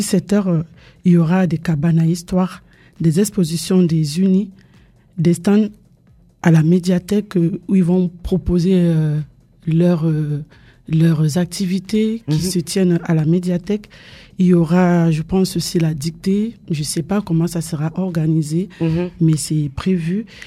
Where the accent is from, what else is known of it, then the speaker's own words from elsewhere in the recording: Cameroon; first language Ewondo; French is a second language; en ma langue maternelle, l'Ewundu.